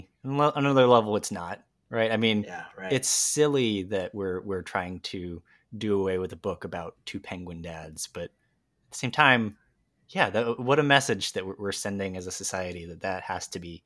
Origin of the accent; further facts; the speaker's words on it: Somerville, Massachusetts, United States; So I grew up in Somerville in Dorchester 2 public schools.